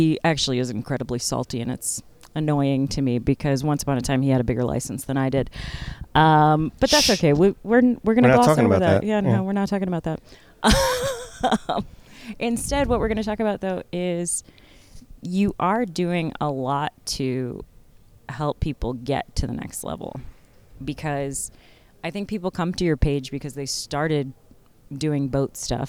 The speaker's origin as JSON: {"language": "English", "region": "New Jersey", "country": "United States", "said": "I always let people know I'm from Jersey because I get away with more that way."}